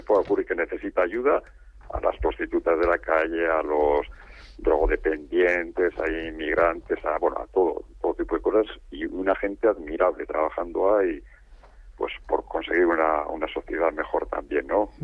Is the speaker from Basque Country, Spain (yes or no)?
yes; Basauri, Basque Country, Spain; Yo tampoco, ¿eh? Yo soy de Basauri.